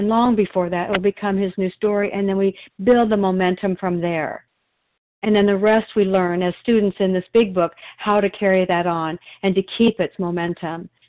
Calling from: Oregon, United States

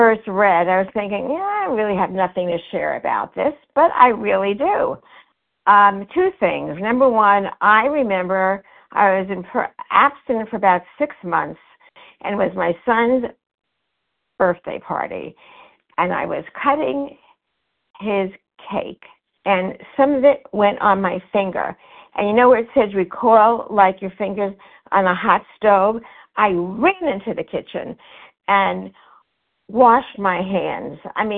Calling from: Florida, United States; calling from Florida.

